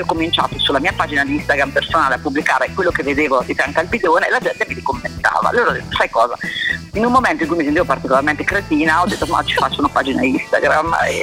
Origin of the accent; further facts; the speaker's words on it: Senigallia, Marche, Italy; io poi sono originaria marchigiana di Senigallia